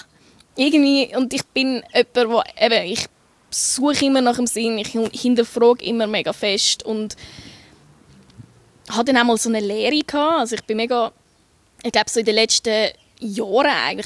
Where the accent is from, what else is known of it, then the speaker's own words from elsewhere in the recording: Beinwil, Solothurn, Switzerland; Beinwil, Solothurn.